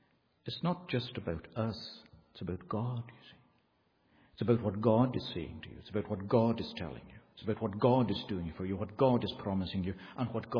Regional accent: United Kingdom; I'm thankful I'm a British citizen. I had no conception of being born a British citizen.

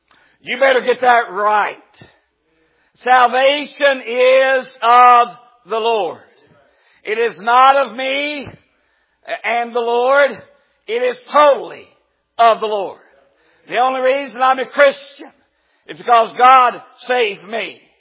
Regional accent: West Virginia, United States; Now, people make fun of me for saying reckon, because I'm from West Virginia, but I say reckon a lot.

